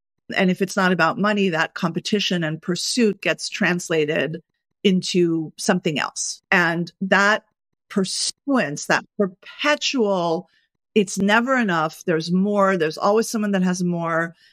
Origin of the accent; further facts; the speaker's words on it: New York, United States; As a New Yorker, most people in New York, and we can't say America because New York is not America, but in New York, where we joke, we say everyone here is a main character.